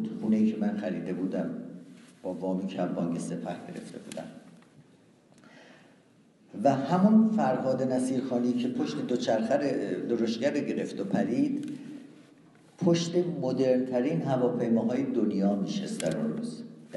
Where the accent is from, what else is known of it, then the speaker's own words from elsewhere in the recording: Tehran, Tehran Province, Iran; moved away; من در امیریه به دنیا آمدم، کوچه شیبانی.